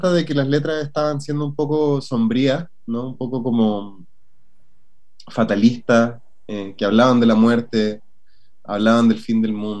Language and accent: Spanish; Chile; now in Santiago, Chile; yo soy de los Andes, vivo en Santiago